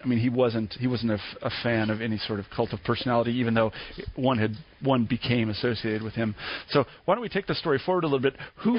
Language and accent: English; Midwest, United States; maybe this is just because I'm an American from the heartland that I mentioned before, a remarkably intellectual family.